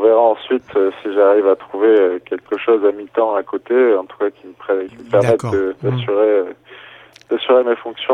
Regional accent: Boisset, France; j'ai toujours été à Boisset, quoi.

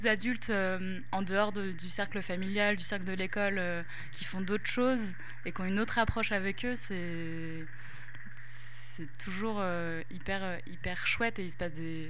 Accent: Laval, Pays de la Loire, France; j'étais au conservatoire dans la ville où j'ai grandi. Et j'ai grandi à Laval, en Mayenne.

